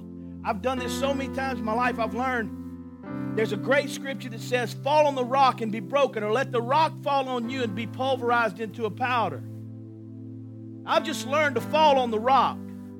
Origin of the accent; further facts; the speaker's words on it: Grangeville, Louisiana, United States; I grew up in Grangeville, Louisiana. Nobody knows where that is. But there's a river called the Amite River that goes through it. It separates St. Helena Parish from East Feliciana Parish.